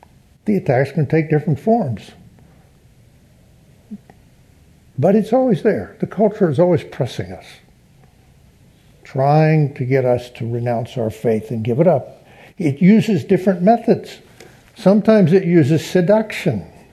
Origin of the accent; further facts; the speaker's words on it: United States; Well, yes, actually, because I'm an American, yes.